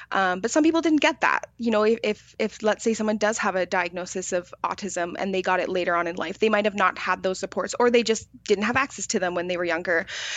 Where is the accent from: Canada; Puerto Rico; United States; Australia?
Canada; Victoria, British Columbia; I grew up in Victoria. And I don't know if you guys know much about Victoria, but it's about like a 3-to-1 ratio of women to men.